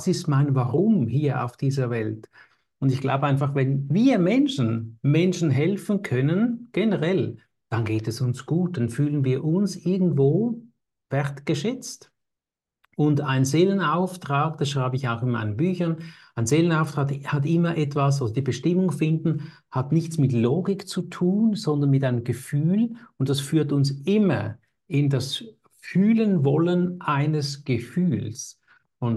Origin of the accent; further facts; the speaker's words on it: Switzerland; Ja, ich komme aus der Schweiz, vielleicht hört man das ja auch in der Stimme.